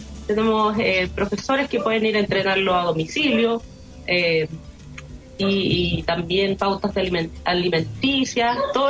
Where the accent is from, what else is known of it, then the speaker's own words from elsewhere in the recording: Chile; Entonces, dada la pandemia, como muchos chilenos, nos tocó quedar sin trabajo.